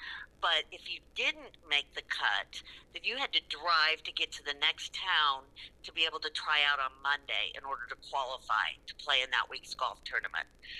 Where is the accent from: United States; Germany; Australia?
United States; Indianola, Iowa; I'm from Indianola. I grew up and played golf at Indianola Country Club.